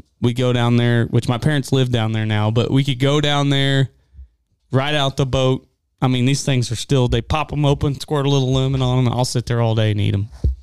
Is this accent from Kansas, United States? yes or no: no; Lebanon, Missouri, United States; so I grew up in Lebanon, which is 5 minutes where I lived, was 10 minutes max from Bennett Springs State Park.